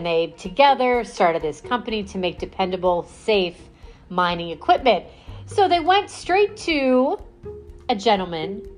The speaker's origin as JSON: {"language": "English", "town": "Pittsburgh", "region": "Pennsylvania", "country": "United States", "said": "And that isn't just because I'm from Pittsburgh."}